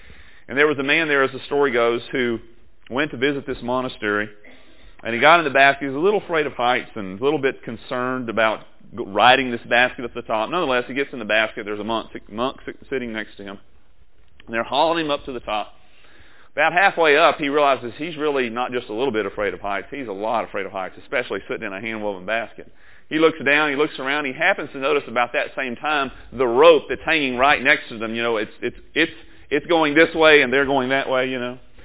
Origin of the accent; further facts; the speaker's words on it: Texas, United States; My parents live in East Texas. I'm from East Texas.